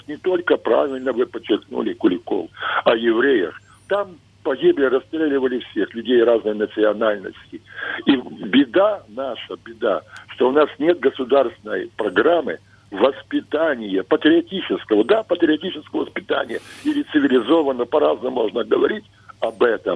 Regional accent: Zhytomyr, Zhytomyr Oblast, Ukraine; Я житомирянин

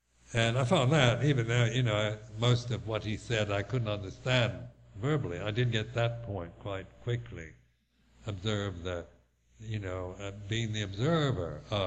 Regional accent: United States; because being an American, you're culturally conditioned to be critical of everyone else's culture.

